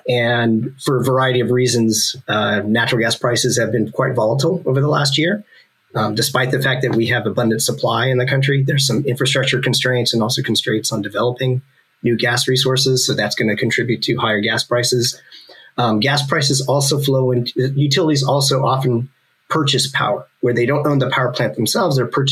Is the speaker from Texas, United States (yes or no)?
no; California, United States; So I'm from California, and I've done a lot of work in this jurisdiction and spent a good chunk of my career in California.